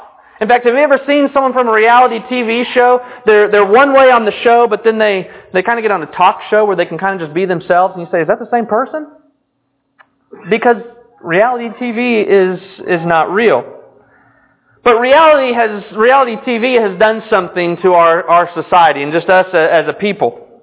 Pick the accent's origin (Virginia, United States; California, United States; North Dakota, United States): California, United States; Now, I grew up in Orange County. Spent 18 years of my life in Orange County.